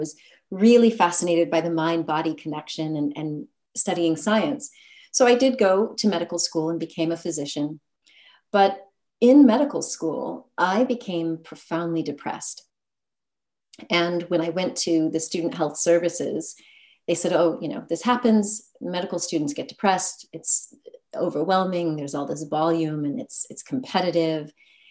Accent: United States; now in France; Well, I am American, but I'm living in the south of France, just by way of context. And growing up in America, I had sort of the typical programming

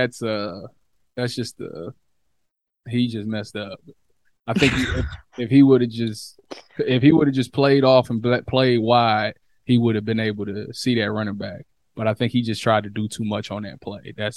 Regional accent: Cleveland, Ohio, United States; it didn't mean much because I'm from Cleveland, so it means more to me.

